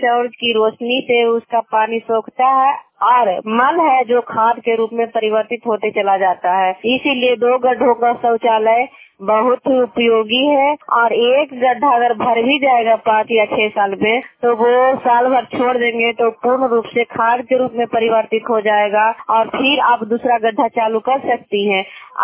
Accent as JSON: {"language": "Hindi", "town": "Gangta", "region": "Bihar", "country": "India", "said": "मैं गंगटा गांव की हूँ और बसनिया पंचायत हरनौत प्रखंड और जिला नालंदा का निवासी हूँ।"}